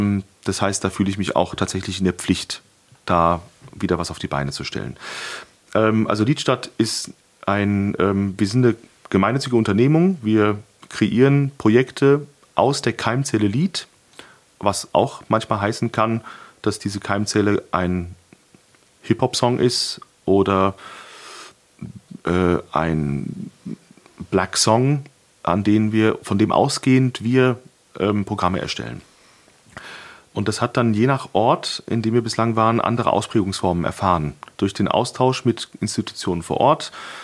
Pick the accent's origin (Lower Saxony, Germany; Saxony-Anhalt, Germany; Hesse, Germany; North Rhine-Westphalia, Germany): Hesse, Germany; Limburg an der Lahn; Und der Sitz der Gesellschaft ist Limburg an der Lahn, das ist meine Heimat.